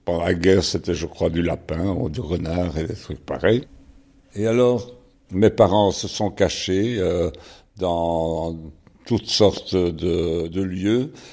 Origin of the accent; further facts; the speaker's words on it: Antwerp, Flanders, Belgium; je suis né à Anvers le 21 août 1942. Mes parents, donc, nous vivions à Anvers pendant les années de guerre